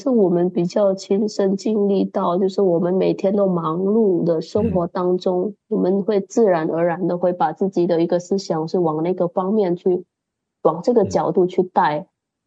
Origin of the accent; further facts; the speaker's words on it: Indonesia; 自己是印尼人，对华人这个身份啊，我从以前就一直感觉到有一点点小尴尬，因为在国内的话，他不承认我们是中国人，他会觉得你是印尼来的，你是印尼人。